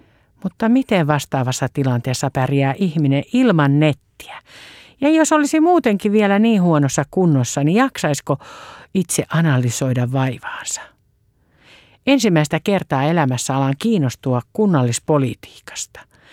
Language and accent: Finnish; Espoo, Uusimaa, Finland; Olen espoolainen ja kotipaikkani sairaala on Espoon Jorvas